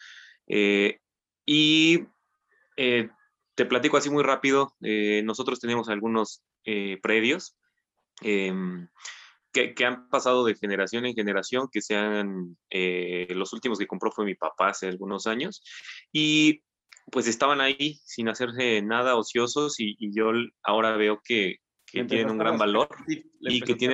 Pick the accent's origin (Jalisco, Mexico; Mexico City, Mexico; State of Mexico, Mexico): State of Mexico, Mexico; Yo soy del Estado de México, vivo en Ameca, muy okay, cerquita de los volcanes.